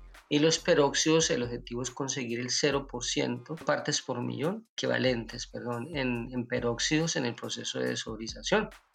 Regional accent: Colombia; nosotros, por ejemplo, como colombianos, no tenemos acostumbrado a ver un aceite rojo

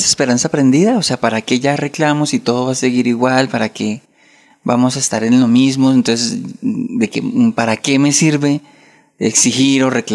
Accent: Colombia

